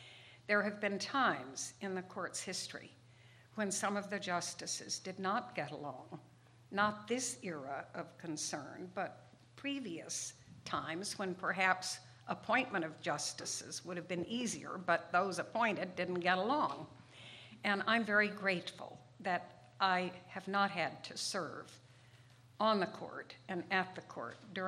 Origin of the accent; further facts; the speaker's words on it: Southwest, United States; I grew up in the Southwest, more concerned with bobcats and fences and trucks and so forth than with Civil War history.